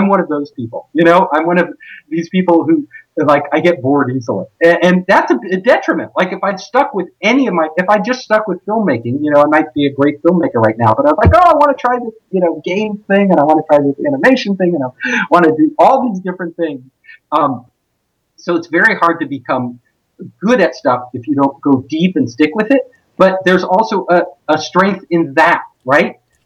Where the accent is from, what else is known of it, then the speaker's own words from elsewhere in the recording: California, United States; Like I was raised in California. I grew up in California. This is my home.